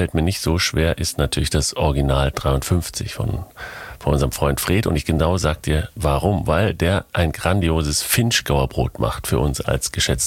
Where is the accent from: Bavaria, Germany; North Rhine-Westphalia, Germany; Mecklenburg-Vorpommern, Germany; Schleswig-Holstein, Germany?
North Rhine-Westphalia, Germany; Dülmen; Aber ich bin ja in Dülmen aufgewachsen